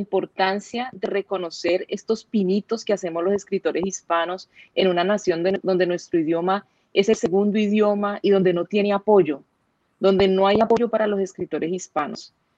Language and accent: Spanish; Valledupar, Cesar, Colombia; also born or lived in Santa Rosa de Cabal / Cali; now in Miami, United States; yo nací en Santa Rosa de Cabal, mi adolescencia fue en Valledupar y parte de mi vida en Cali, entonces yo no sé de dónde soy, de toda Colombia, digamos, soy una colombiana inmigrante, vivo en la ciudad de Miami, Florida.